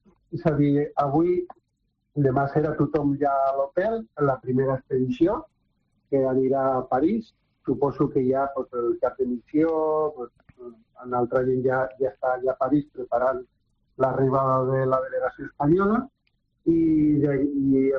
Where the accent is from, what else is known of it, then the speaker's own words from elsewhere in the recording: Madrid, Community of Madrid, Spain; born there; now in Catalonia, Spain; jo vaig néixer a Madrid, de fet ara visc a Catalunya